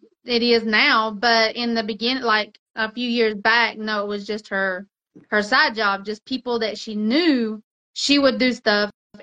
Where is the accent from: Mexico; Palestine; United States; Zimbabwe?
Mexico; I grew up in Mexico